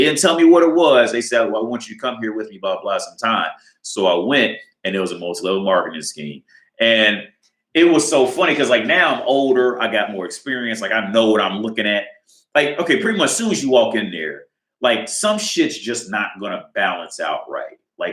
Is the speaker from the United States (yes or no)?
yes; Cincinnati, Ohio, United States; I'm from Cincinnati and I moved to Dayton, Ohio, which is about a 50 mile drive, about 45 minutes.